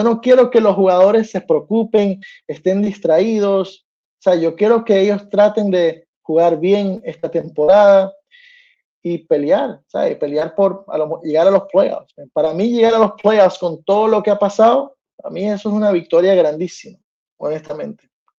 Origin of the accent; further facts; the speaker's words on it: United States; born there; Yo soy de USA. Yo nací aquí en este país.